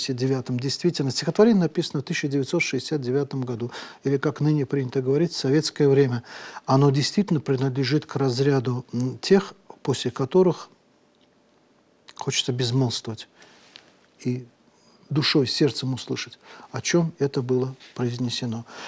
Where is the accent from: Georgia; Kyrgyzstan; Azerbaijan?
Azerbaijan; Это было в Азербайджане, у меня на родине.